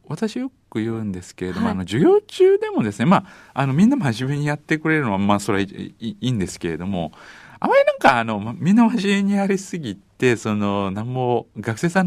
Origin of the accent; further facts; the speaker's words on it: Hyogo, Japan; now in Hakodate, Japan; 私はまあ兵庫県出身じゃないですか。